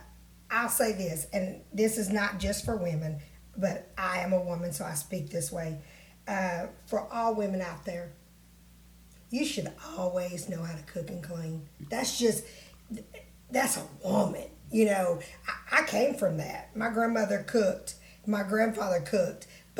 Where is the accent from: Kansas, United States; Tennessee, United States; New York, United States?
Tennessee, United States; Harriman; now in Knoxville, United States; I tell people all the time, I'm not from Knoxville. I live in Knoxville, but I'm not from Knoxville because I'm proud of where I'm from.